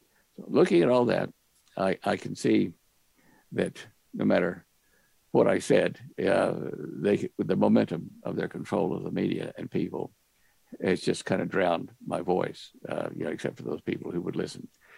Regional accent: United States; And I just speak as an American, but I'm sure other countries, people feel that way

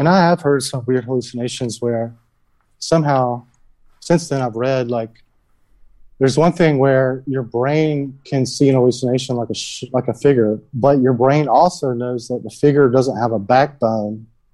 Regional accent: Georgia, United States; Or, you know, it's the Bible Belt in me because I'm from Georgia.

